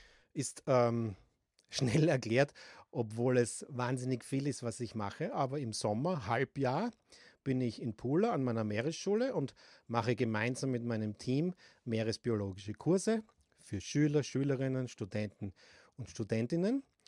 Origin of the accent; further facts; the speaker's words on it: Graz, Styria, Austria; Ja, ich bin in Graz geboren und habe die meiste Zeit in Graz gelebt und lebe auch jetzt noch in Graz. Ich bin allerdings aus der Stadt hinausgezogen in Graz Umgebung. Ich wohne jetzt am Steinberg.